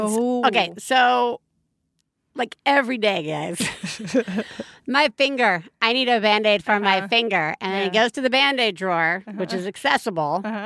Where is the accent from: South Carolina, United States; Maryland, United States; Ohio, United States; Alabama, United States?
Alabama, United States; My folks live in Alabama. I grew up in Alabama.